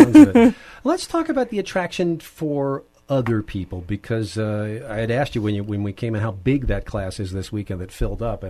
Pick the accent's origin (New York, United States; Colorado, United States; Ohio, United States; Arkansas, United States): New York, United States; when I was a kid growing up in the New York suburbs